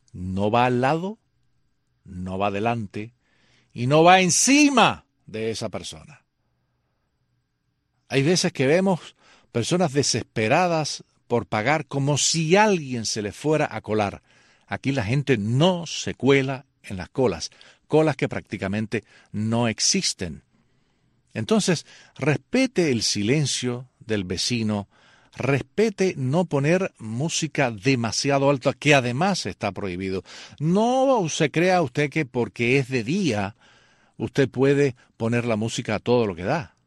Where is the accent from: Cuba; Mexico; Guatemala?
Cuba; moved away; nosotros todos, cuando salimos de Cuba en algún momento determinado, nos equivocamos.